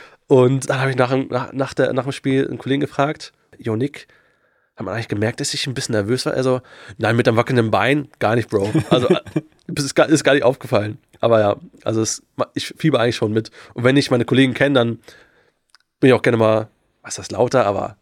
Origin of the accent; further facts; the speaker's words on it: Kiel, Schleswig-Holstein, Germany; Jo, ich bin Holstein Kiel-Fan. Ich bin geborener Kieler und komme auch aus Kiel.